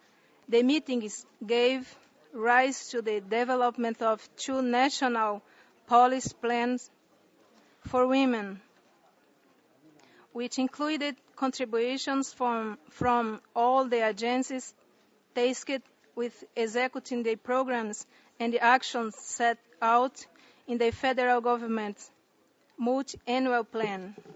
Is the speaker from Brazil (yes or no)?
yes; Brazil; first language Wapixana; English is a second language; I am from the Wapixana people from the north of the Amazon in Brazil.